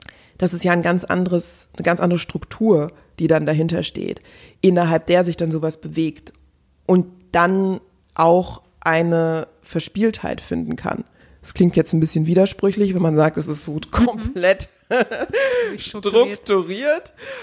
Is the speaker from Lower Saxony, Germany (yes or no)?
no; Hesse, Germany; also ich bin im Frankfurter Umland groß geworden